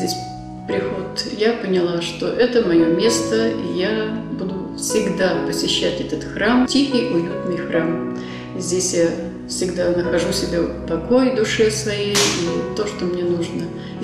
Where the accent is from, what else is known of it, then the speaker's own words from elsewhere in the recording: Smolensk Oblast, Russia; moved away as an adult; Я не коренной здесь житель. Приехала сюда из Смоленщины.